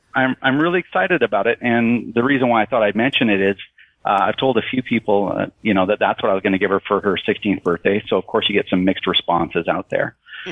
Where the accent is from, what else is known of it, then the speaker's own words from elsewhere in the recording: Canada; I'll make that brief, but I am a Canadian.